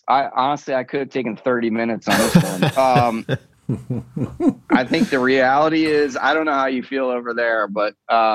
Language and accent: English; East Coast, United States; I grew up on the East Coast where maybe lacrosse was a big deal